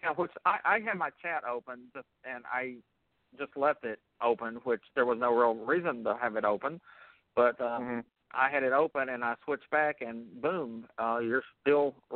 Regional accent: the South, United States; And growing up in the South, that was like always the insult, like, oh, you're gay, you're gay.

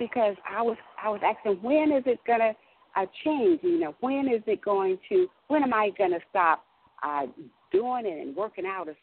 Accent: Texas, United States; I am from Texas.

